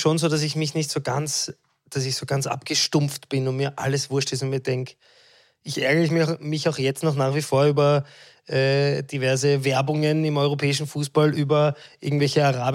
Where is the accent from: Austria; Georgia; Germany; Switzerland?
Austria; Ich bin ja auch in Österreich